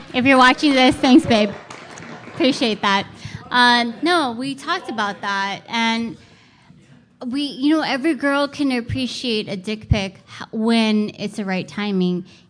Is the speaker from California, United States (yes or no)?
yes; California, United States; I'm from Southern California.